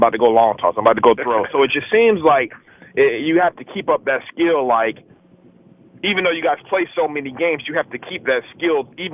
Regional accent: Selma, Alabama, United States; I grew up in Selma, so I didn't really

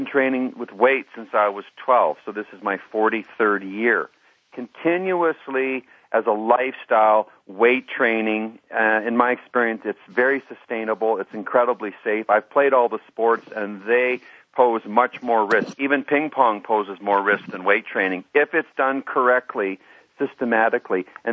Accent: Alberta, Canada; Now, I grew up in Alberta

